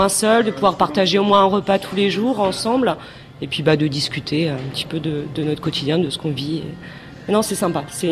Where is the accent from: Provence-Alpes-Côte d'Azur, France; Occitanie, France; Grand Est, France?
Provence-Alpes-Côte d'Azur, France; Toulon; Ouais, je viens de Toulon.